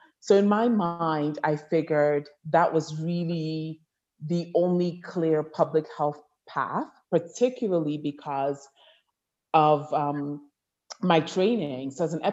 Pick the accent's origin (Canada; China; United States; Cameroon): Cameroon; I'm from Cameroon